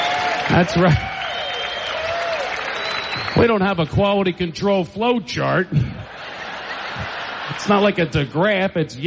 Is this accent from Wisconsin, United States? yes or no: no; Philadelphia, Pennsylvania, United States; I'm from Philadelphia, you know.